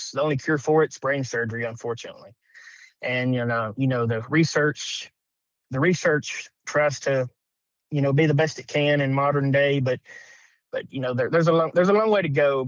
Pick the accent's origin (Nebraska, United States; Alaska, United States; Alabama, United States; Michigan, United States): Alabama, United States; Killeen; So, Mark, I grew up in Killeen, Alabama, went to Brooks High School, went to college at Northwest Shoals.